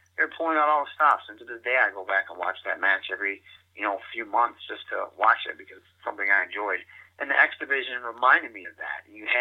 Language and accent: English; Michigan, United States; It's funny because I'm from Michigan, he's from Michigan, and we run into each other at the gym a lot.